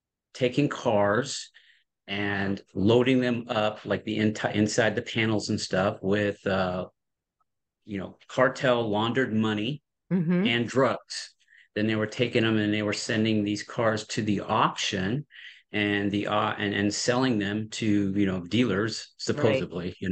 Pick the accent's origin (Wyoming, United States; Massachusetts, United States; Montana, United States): Wyoming, United States; Sheridan; I grew up in Sheridan, Wyoming. Big difference.